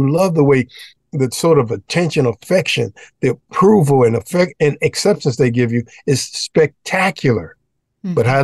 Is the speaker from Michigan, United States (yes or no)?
yes; Detroit, Michigan, United States; I'm from Detroit, Michigan.